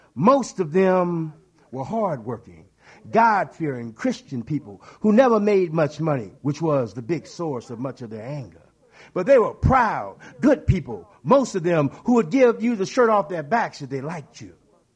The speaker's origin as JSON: {"language": "English", "town": "St. Louis", "region": "Missouri", "country": "United States", "tie": "born or raised there", "said": "as was the fashion back then during the 50s when I was growing up in St. Louis."}